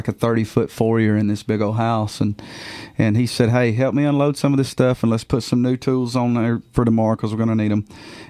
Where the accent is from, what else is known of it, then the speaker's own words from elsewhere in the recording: Duck Springs, Alabama, United States; I am from this huge place down in Alabama, Duck Springs, Alabama.